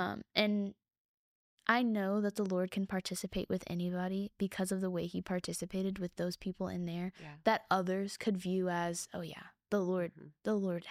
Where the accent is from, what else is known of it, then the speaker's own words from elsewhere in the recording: Plano, Texas, United States; I'm from Plano, Texas. I'm very privileged to have lived an easier life when it comes to my environment and what I'm used to.